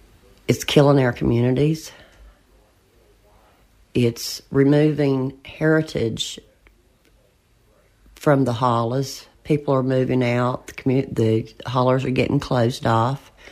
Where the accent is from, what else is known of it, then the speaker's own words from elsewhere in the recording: Rock Creek, West Virginia, United States; I'm from Rock Creek, West Virginia, born and raised here, so basically I've been here all my life.